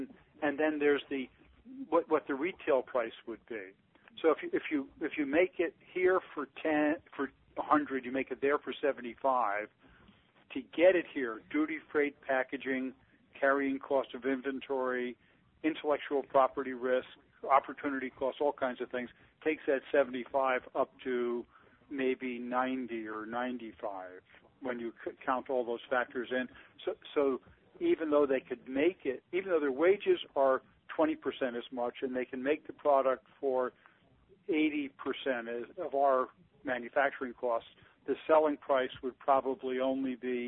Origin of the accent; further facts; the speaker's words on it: Elizabeth, New Jersey, United States; I grew up in Elizabeth, New Jersey, not too far away from where you're talking about, just across the river.